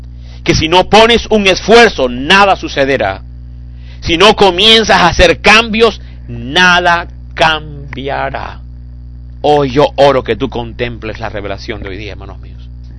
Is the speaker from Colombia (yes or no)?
yes; Colombia; Por eso que la gente, que yo soy colombiano